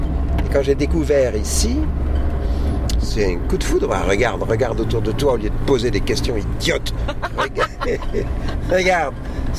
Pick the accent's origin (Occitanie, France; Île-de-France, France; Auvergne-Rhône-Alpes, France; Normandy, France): Auvergne-Rhône-Alpes, France; Vassieux-en-Vercors; Le Vercors Sud, là, celui d'où on vient, de Vassieux, c'est vraiment un plateau. C'est comme les Causses, c'est comme ça, un plateau un peu aride.